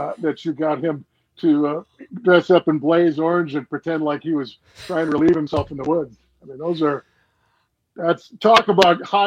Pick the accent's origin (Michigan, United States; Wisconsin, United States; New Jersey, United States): Wisconsin, United States; Appleton; I grew up in Appleton. I grew up on the lake shore of Lake Winnebago.